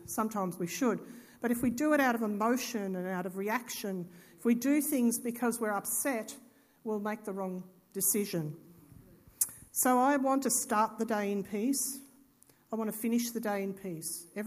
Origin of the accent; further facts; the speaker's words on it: Victoria, Australia; I come from Victoria, guys. Things are not easy there.